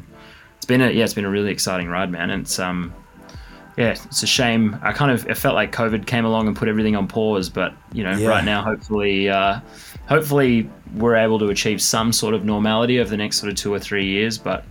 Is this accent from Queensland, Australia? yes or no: no; Melbourne, Victoria, Australia; now in United States; I'm originally from Melbourne, grew up DJing in Melbourne, Australia. I'm now probably spend most of my time touring in the United States.